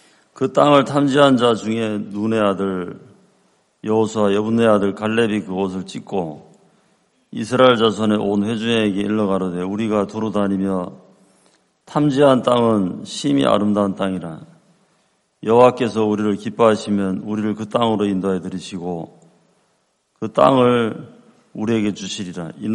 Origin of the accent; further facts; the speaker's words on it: Chuncheon, Gangwon, South Korea; 그래서 춘천은 제가 태어난 곳이기도 하고 또 어릴 적에 제가 살아온 동네예요.